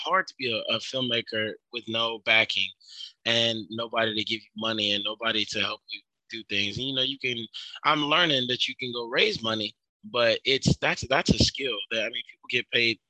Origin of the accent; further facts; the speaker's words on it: Dallas, Texas, United States; You know, I'm from Dallas. And so I shot everything like I would see on television in Dallas.